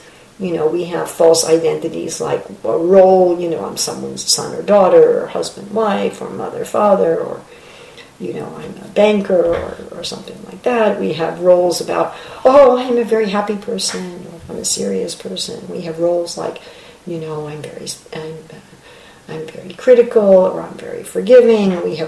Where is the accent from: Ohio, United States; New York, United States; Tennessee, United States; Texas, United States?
New York, United States; New York City; Just like I was born and raised in Midtown Manhattan of New York City, and when I'm there again, I'm like, oh yeah, this is my place.